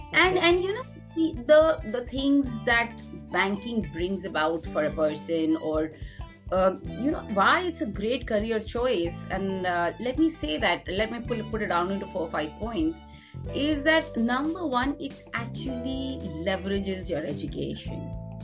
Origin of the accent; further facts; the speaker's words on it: Jalandhar, Punjab, India; So I was born and brought up in Jalandhar in Punjab in a large joint business family, so no working women in the family.